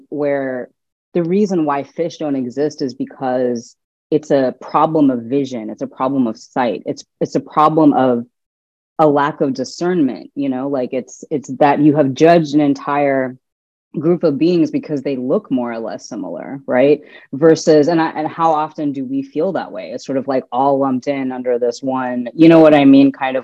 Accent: Bangladesh; terms in Hindi, which I do not know because I'm not Indian, I'm Bangladeshi.

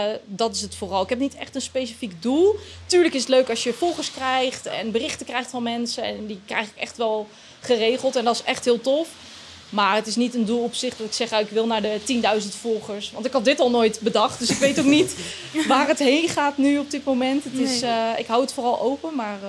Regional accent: Nieuw-Vennep, North Holland, Netherlands; Nu is het zo dat ik oorspronkelijk uit Nieuw-Vennep kom. Dus dat is echt wel een dorpje verder weg van de Efteling. En ik heb ongeveer 3 jaar geleden heb ik besloten om naar de Efteling, om dichter bij de Efteling te gaan wonen.

